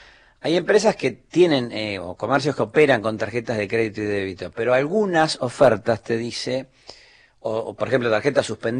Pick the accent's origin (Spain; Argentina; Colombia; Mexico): Argentina; como en la Argentina, somos argentinos